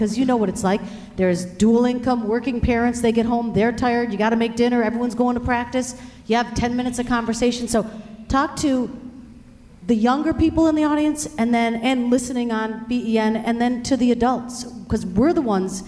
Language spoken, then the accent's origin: English; Williamsville, New York, United States; I know every person listening knows I'm from the Williamsville School District. It's in Williamsville.